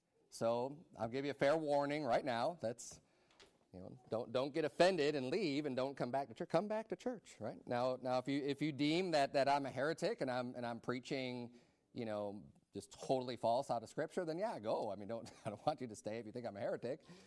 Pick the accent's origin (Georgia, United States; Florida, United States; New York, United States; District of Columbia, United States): Georgia, United States; Atlanta; we're from Atlanta, right? We're from the Atlanta area, from Georgia.